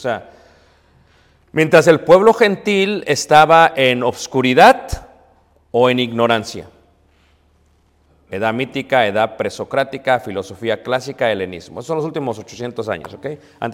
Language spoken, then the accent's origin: Spanish; Mexico; Yo soy mexicano, soy de nacionalidad mexicana, ¿verdad? De nacionalidad mexicana.